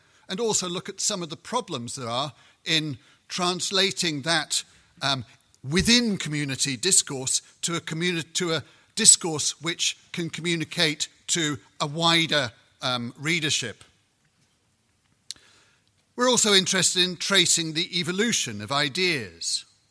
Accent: United Kingdom; I'm from Britain.

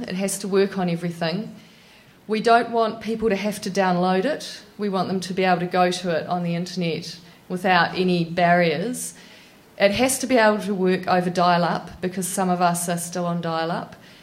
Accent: New Zealand; I'm from New Zealand

